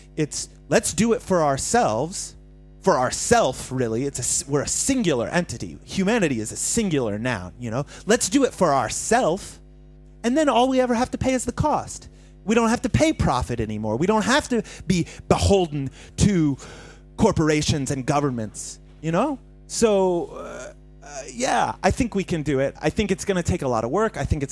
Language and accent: English; United States; Well, listen, I'm an American.